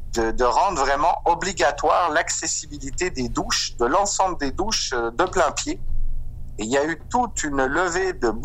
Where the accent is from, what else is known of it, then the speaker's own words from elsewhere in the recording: Auvergne-Rhône-Alpes, France; quand on vient de mon coin, on est savoyard avant d'être français